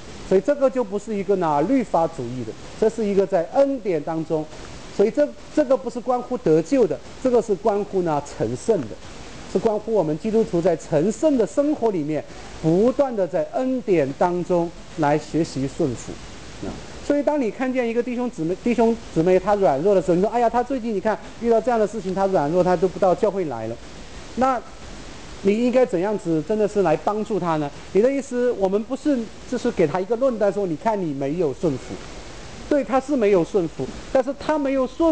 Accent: China; 这个我们中国人肯定是觉得这个你不用道歉的

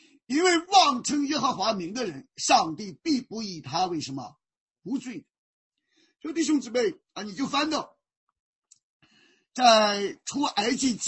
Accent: China; 我说我们中国人研究智慧研究战略是36计

